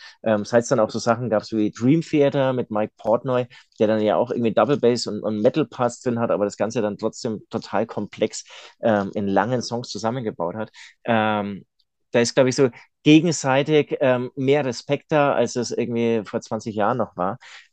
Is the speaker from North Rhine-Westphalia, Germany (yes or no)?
no; Munich, Bavaria, Germany; es war jetzt Oktoberfest, ich komme ja aus München